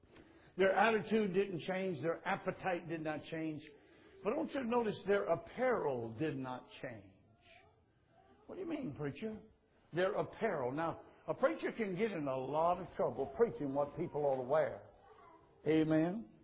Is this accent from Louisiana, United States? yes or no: yes; Louisiana, United States; but I'm from South Louisiana, and down there they grow a lot of figs.